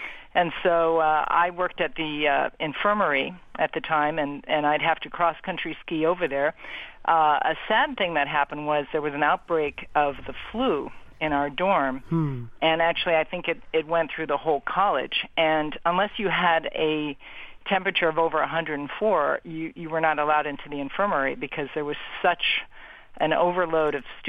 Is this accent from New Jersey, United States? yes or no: no; California, United States; I was a freshman at Wellesley College. I'm from California originally. And so this was my first winter.